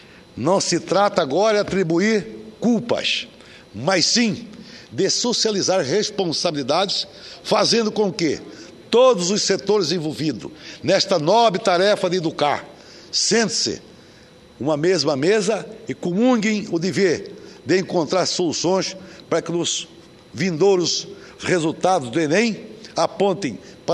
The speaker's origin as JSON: {"language": "Portuguese", "town": "Várzea Grande", "region": "Mato Grosso", "country": "Brazil", "tie": "born or raised there", "said": "localizada no bairro Mapim, em Várzea Grande, minha terra natal."}